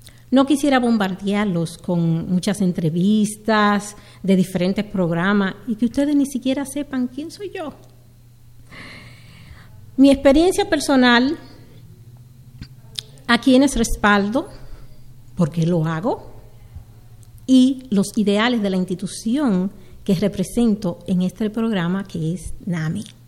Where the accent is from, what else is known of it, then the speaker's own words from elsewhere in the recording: Dominican Republic; fue como decimos los dominicanos, en pañales y muy asustada.